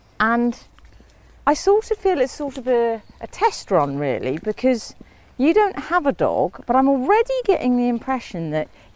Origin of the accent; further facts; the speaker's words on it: Highgate, London, United Kingdom; So I grew up in Highgate.